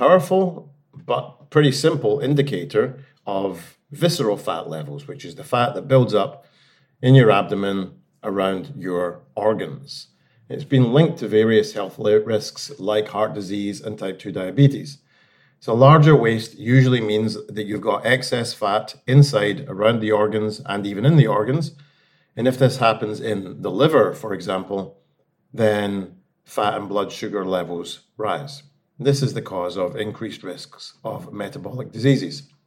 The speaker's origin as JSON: {"language": "English", "region": "Scotland", "country": "United Kingdom", "said": "I am Scottish."}